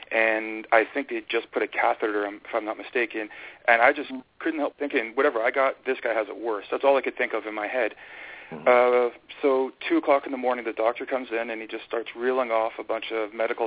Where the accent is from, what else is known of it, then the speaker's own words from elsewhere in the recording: Fort McMurray, Alberta, Canada; also born or lived in British Columbia; I was born and raised in Fort McMurray, Alberta. I'm Mikisew Cree, First Nation. I grew up in Fort McMurray, like I said. Went to school out in Vancouver Island and basically just kind of lived around British Columbia and Alberta